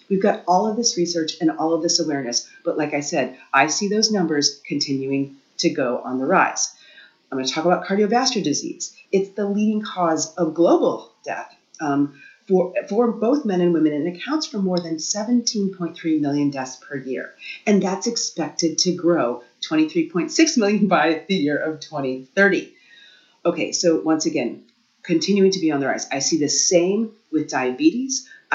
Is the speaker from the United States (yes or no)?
yes; Midwest, United States; So, you know, I grew up the daughter of two pharmacists. I grew up in the Midwest.